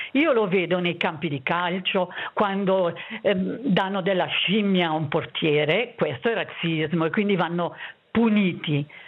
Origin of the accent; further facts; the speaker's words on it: Arogno, Ticino, Switzerland; born there; Diciamo che sono nata ad Arogno, a Lugano, ma sono piuttosto verso il Mendrisio.